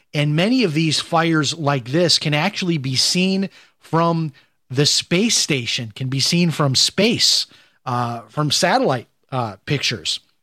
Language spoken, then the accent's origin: English; Chicago, Illinois, United States; I grew up in Chicago. I know how this all works.